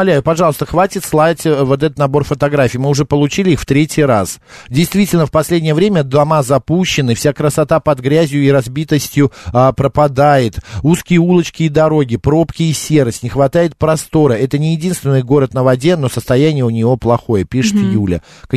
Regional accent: Murmansk, Murmansk Oblast, Russia; born there; Я в Мурманске родился, мне в Питере неинтересно.

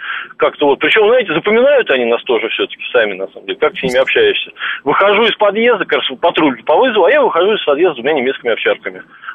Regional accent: Moscow, Russia; Москва – это мой родной город, я живу здесь уже 7-й десяток.

